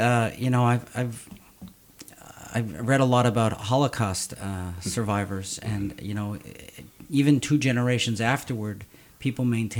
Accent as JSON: {"language": "English", "country": "Canada", "tie": "born or raised there", "said": "I grew up in Canada, so I know that the G is the British way."}